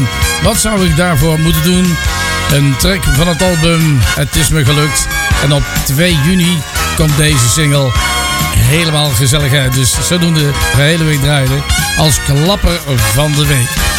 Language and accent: Dutch; Etten-Leur, North Brabant, Netherlands; Hoi Frans … uit Etten-Leur.